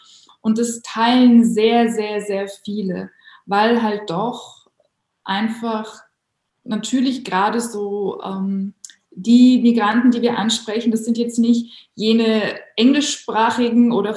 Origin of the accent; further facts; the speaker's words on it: Germany; weil ich bin aus Deutschland, ich fühle mich immer deutsch